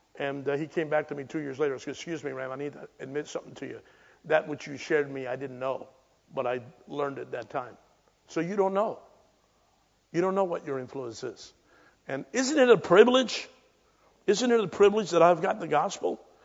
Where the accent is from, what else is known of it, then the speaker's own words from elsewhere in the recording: New York City, New York, United States; But, I'm from New York City, and I can throw hands.